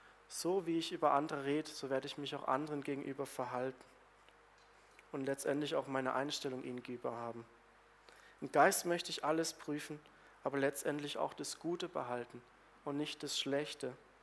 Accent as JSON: {"language": "German", "region": "Baden-Württemberg", "country": "Germany", "said": "Ich komme aus der Nähe von Freiburg in einem beschaulichen Dörfchen, wo die Katholiken sonntags in den Gottesdienst gehen und die anderen Christen ins nächstgelegene Städtchen, auch in ihren Gottesdienst."}